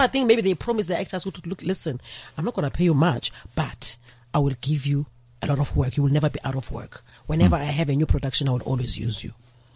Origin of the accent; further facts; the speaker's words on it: Umlazi, KwaZulu-Natal, South Africa; In Umlazi.